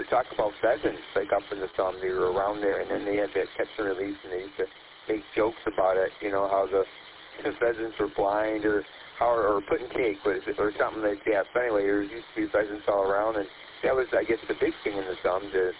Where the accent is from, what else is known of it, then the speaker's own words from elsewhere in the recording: Detroit, Michigan, United States; Well, I grew up on East Side Detroit